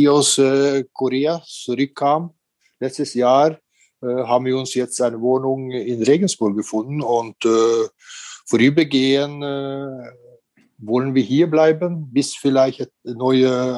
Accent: Norway; Und in Norwegen, in diesen Zeiten, wo ich aufgewachsen bin, war viel Schnee.

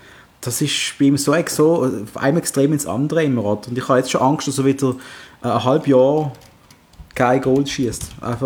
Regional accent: Basel, Basel-Stadt, Switzerland; Darf man das sagen, als Basler

